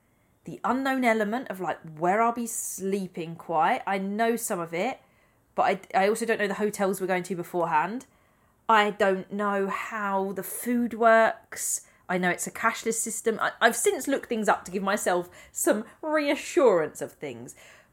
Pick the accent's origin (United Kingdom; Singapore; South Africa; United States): United Kingdom; I might get away with it being a British speaker.